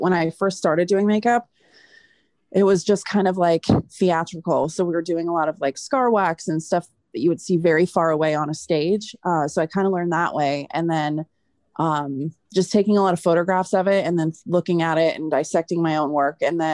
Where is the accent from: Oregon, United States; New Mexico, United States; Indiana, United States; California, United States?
California, United States; I didn't. I grew up in the Bay Area.